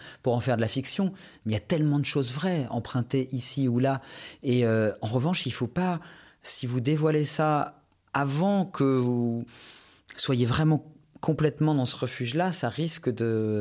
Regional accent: Le Havre, Normandy, France; born there; Moi, je suis né au Havre, en Normandie, et le ciel est souvent lourd et gris.

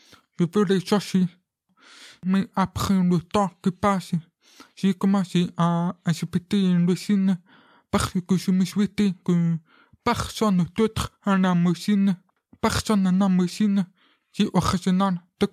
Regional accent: France; Comme moi, je suis français et un peu italien.

